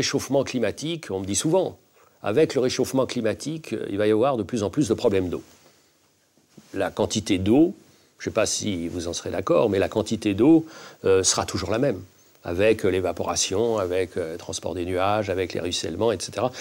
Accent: Dunkirk, Hauts-de-France, France; Écoutez, je viens de Dunkerque. À Dunkerque, je vois que seulement 45% des habitants utilisent pour boire l'eau du robinet.

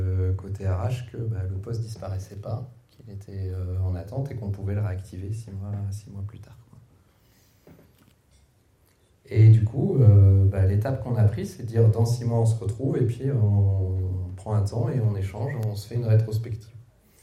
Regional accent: Normandy, France; peut-être ben oui, peut-être ben non, on est normand.

